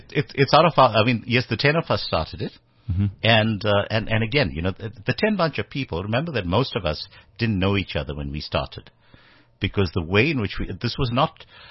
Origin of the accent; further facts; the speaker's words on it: South Africa; inherent goodwill that we have as South Africans.